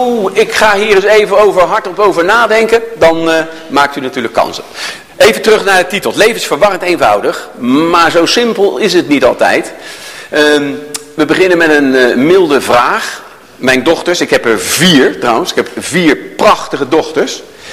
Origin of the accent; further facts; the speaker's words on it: Rotterdam, South Holland, Netherlands; born there; now in Doorn, Netherlands; Ik ben zelf geboren in Rotterdam-Zuid. Dat hoor je niet meer aan mij, dus ik zeg het er heel even bij.